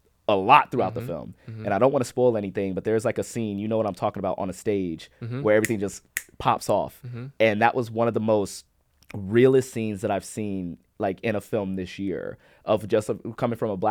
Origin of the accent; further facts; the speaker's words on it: Compton, California, United States; I grew up in Compton, so you had a similar but different experience to me